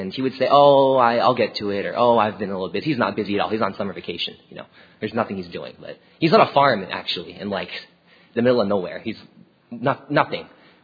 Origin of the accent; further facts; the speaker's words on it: United States; born there; You know, as an American-born Chinese, I don't really understand a lot of the things that happen in China.